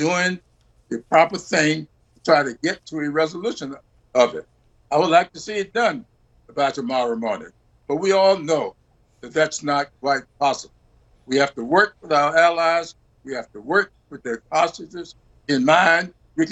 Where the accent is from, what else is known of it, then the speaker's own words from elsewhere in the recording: South Carolina, United States; I hear from people in my congressional district and in my home state of South Carolina.